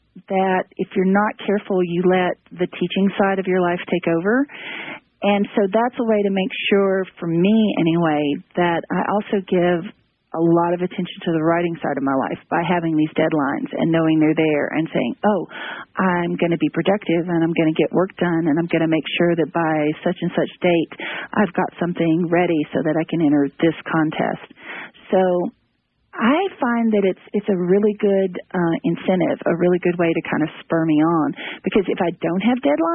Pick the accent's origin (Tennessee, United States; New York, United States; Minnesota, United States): Tennessee, United States; born there; accent: southern; now in Texas, United States; I was born in Tennessee and now I'm in Texas, so I'm afraid can't escape the southern accent.